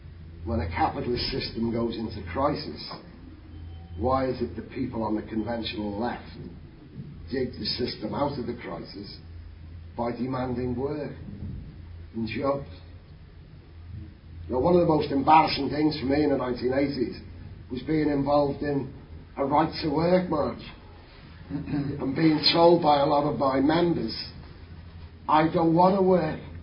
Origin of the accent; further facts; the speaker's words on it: Liverpool, North West England, United Kingdom; we're not English, we are Scouts. Mm. We have no desire to be English.